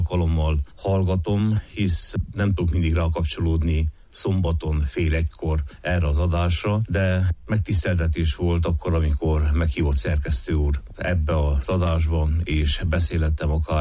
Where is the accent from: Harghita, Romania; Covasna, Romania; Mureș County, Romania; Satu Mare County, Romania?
Harghita, Romania; Homoródalmás; Homorodalmási származás vagyok, Hargita megyéből, és abban az időben, amikor születtem és felnőttem, Homorodalmás volt egyházunk egyik legnagyobb falusi gyülekezete